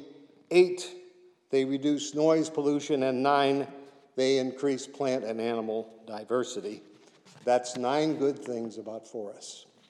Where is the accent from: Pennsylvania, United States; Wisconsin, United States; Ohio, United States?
Pennsylvania, United States; Mount Lebanon; I grew up in Mount Lebanon. Some of you may know where that is. It's an older Pittsburgh suburb with a beautiful undeveloped woods behind my house.